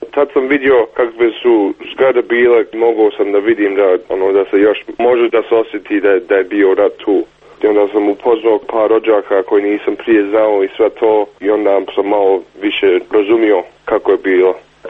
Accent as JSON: {"language": "Bosnian", "town": "Sarajevo", "region": "Federation of Bosnia and Herzegovina", "country": "Bosnia & Herzegovina", "also_born_or_lived": "Germany", "moved": "yes", "lives_now": "Canada", "said": "Ja sam tako iz Sarajeva do Njemačke, do Kanade, kao to je bilo mala, kao ta journey koju smo imali."}